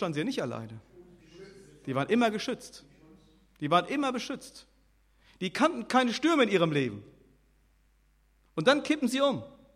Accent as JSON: {"language": "German", "region": "North Rhine-Westphalia", "country": "Germany", "tie": "born there", "said": "Ich bin gebürtiger Sauerländer."}